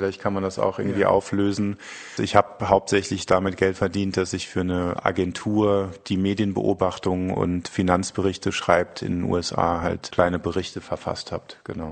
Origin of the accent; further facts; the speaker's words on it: Püttlingen, Saarland, Germany; moved away as an adult; also born or lived in Saarbrücken / London; Ich bin 1984 in Saarbrücken geboren, bin relativ ereignislos in einem kleinen Ort namens Püttlingen groß geworden. Bin dann nach dem Abi wollte unbedingt in die große weite Welt und bin dann nach London gezogen.